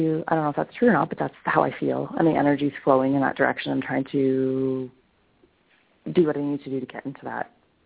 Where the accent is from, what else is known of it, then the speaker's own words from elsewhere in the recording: Calgary, Alberta, Canada; from Calgary.